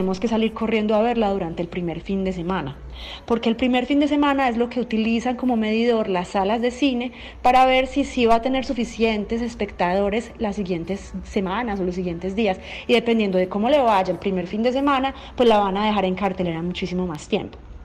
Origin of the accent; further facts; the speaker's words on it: Medellín, Antioquia, Colombia; Yo soy de Medellín